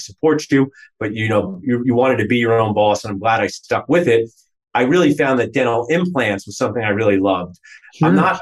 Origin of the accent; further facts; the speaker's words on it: New Jersey, United States; But I've been in this area my whole life. But I was born in New Jersey.